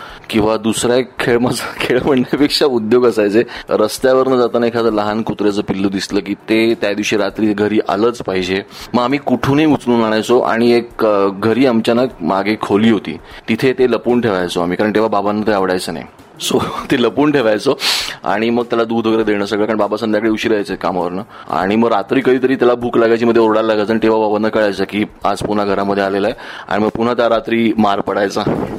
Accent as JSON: {"language": "Marathi", "town": "Pune", "region": "Maharashtra", "country": "India", "tie": "born there", "said": "जन्माचं लोकेशन जिथे आता बसून आपण इंटरव्ह्यू करतोय तेच पुणे. त्यामुळे मी, माझा जन्म पुण्यात झाला."}